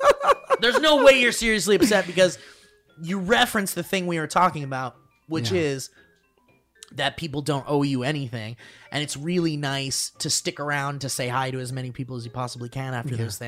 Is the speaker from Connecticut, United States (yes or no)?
yes; Connecticut, United States; Back in the golden age of 2019, I went to go see a comedian in my home state of Connecticut. Shout out to Nutmeggers.